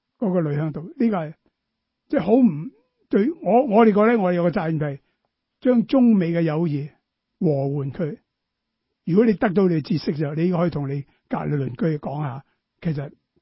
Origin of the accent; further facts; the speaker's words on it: China; now in United States; 我哋係中國人，但係我哋喺美國已經落咗根啦。